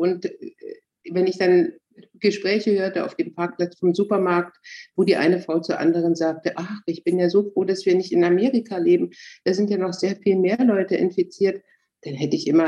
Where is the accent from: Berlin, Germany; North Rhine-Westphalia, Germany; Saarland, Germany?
Berlin, Germany; Ich bin eine Berliner Schriftstellerin, die zurzeit in Dresden mit einem Literaturstipendium lebt für 6 Monate.